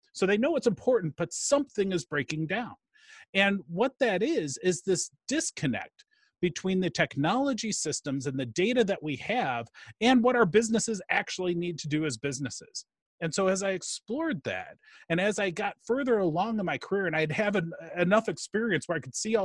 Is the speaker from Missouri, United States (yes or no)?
no; Chicago, Illinois, United States; Yeah, well, I am a Chicagoan through and through. I've lived in the Chicago area pretty much, well, actually my entire life.